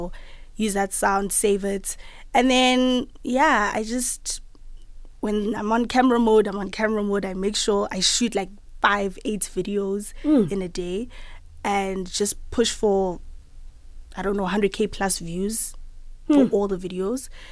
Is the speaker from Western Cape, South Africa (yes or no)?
yes; Cape Town, Western Cape, South Africa; And yeah, I'm from Cape Town, Ekhayelitsha.